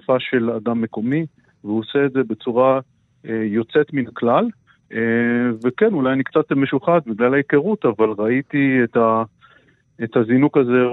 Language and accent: Hebrew; South Bend, Indiana, United States; now in Israel; גדלנו באותה עיר קטנה, סאוף בנד אינדיאנה, אנחנו בני אותה שכבה, שנינו בני 38